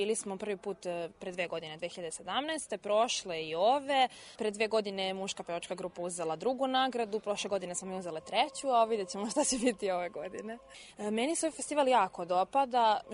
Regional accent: Batajnica, Belgrade, Serbia; dolazim iz Batajnice

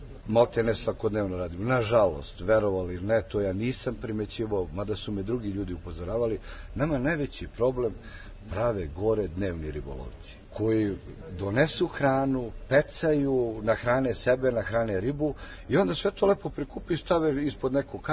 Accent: Zlatari, Rasina District, Serbia; Mi smo iz Zlatara, mesta zajednice Zlatari i opština Brus

